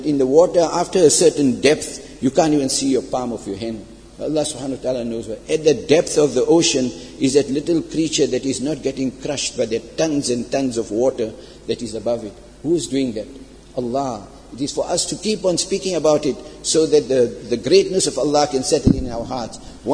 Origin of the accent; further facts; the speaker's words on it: Pakistan; I'm coming from Pakistan, but I don't know about it.